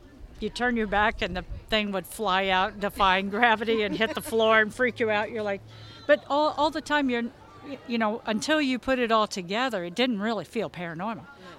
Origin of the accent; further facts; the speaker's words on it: Apache Junction, Arizona, United States; also born or lived in South Carolina; I'm from Apache Junction, Arizona. So probably about 30 years ago, I lived in South Carolina